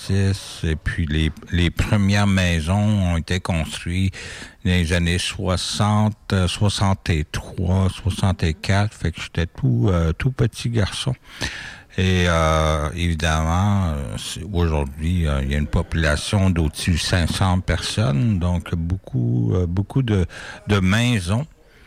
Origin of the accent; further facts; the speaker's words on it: Quebec, Canada; Et nous, on vient du côté du Québec. Nos territoires sont au nord-est du lac Abitibi.